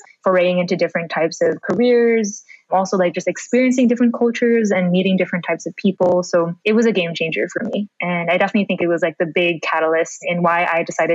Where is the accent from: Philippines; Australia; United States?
Philippines; Manila, Metro Manila; Manila specifically, which is my hometown or home city